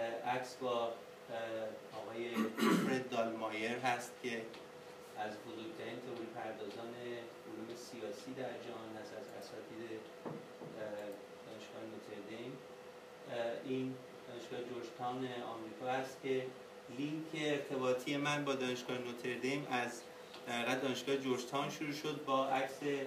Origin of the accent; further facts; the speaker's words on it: Iran; از ایران اومدم میخوام ایشونو ببینم